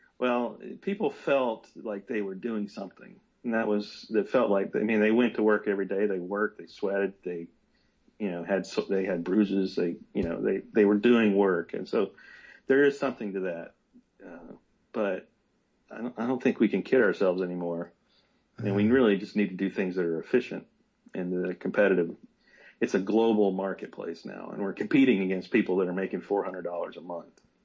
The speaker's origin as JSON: {"language": "English", "town": "Shreveport", "region": "Louisiana", "country": "United States", "tie": "born or raised there", "said": "my hometown of Shreveport, Louisiana has something called the Jimmy Davis Bridge"}